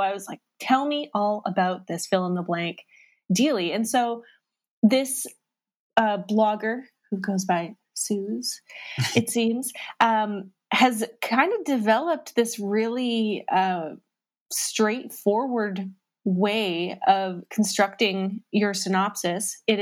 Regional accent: Canada; I'm Canadian, so of course you know where my priorities lie.

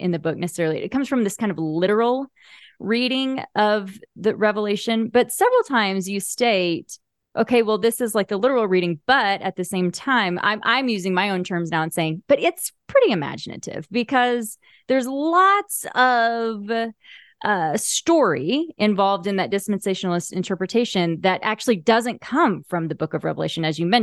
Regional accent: Oklahoma, United States; And I grew up in Oklahoma.

